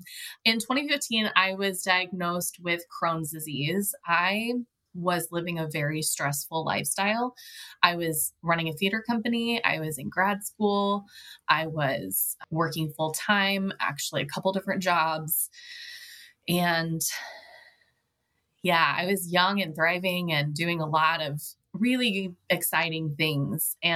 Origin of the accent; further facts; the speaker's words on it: St. Louis, Missouri, United States; I'm from St. Louis, Missouri.